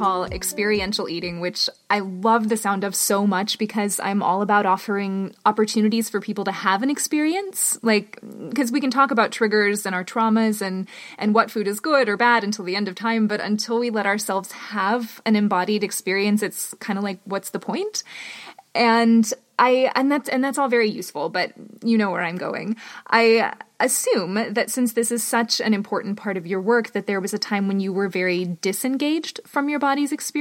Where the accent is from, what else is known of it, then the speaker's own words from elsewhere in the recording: Alaska, United States; And I grew up in Alaska, and still I will take cozy blankets and hot tea over going out in the snow